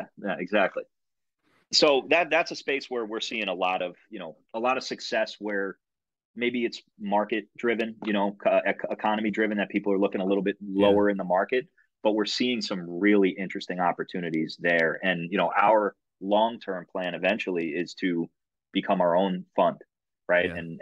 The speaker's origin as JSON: {"language": "English", "region": "New Jersey", "country": "United States", "tie": "born or raised there", "lives_now": "Boston, United States", "said": "No, I grew up down in Jersey and now up here there's Route 9 too in Boston."}